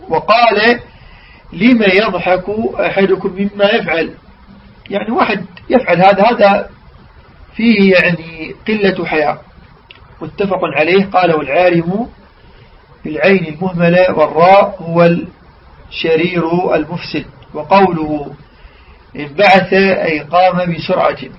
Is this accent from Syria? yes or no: no; Iraq; نحن في بلدنا العراق نقول على الرجل، الطفل، الطفل الحرك أو الشخص الشديد نقول عليه عارم